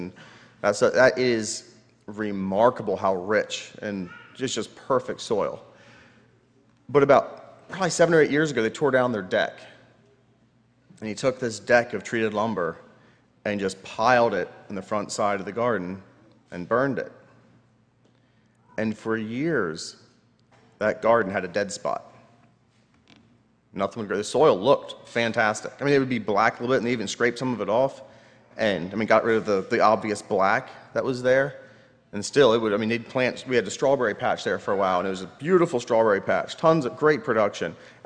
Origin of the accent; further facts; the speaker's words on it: Lancaster County, Pennsylvania, United States; growing up in Lancaster County, you have a certain ignorance or a certain naivety as to how easy it is to grow things.